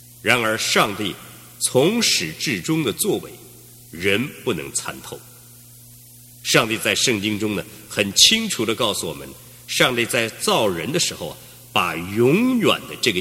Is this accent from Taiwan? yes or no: no; China; 我们中国人说呢，这是大逆不道，要遭天责。